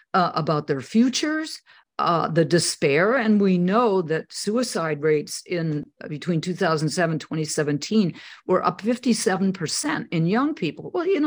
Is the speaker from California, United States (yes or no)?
no; Wisconsin, United States; accent: Wisconsin; Maybe everybody already knows I'm from Wisconsin with my accent, but it's not as flat as it used to be.